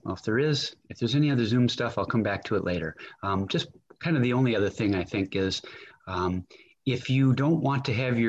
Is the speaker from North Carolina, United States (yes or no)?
no; Minnesota, United States; I am beaming to you live from St. Paul, Minnesota, and if any of you are wondering about my accent, I'm pretty Irish, besides being Minnesotan.